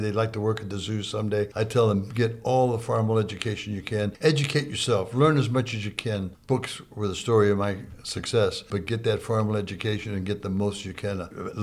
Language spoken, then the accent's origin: English; St. Louis, Missouri, United States; I grew up in South St. Louis. My parents were German immigrants, and they loved nature, and they went hiking in the woods a lot.